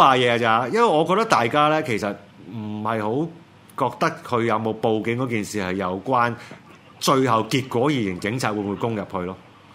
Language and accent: Cantonese; Hong Kong; 去令到我們香港人更加多人醒覺出來又好